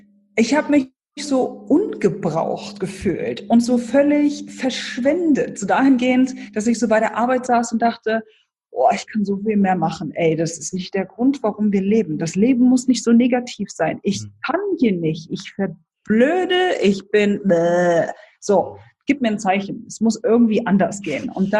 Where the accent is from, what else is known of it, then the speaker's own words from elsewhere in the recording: Germany; Ich bin zwar in Deutschland geboren, in Deutschland aufgewachsen und so weiter, aber meine Eltern kommen beide aus Polen und ich bin so die ersten Jahre, bevor ich im Kindergarten war, polnisch sozialisiert worden.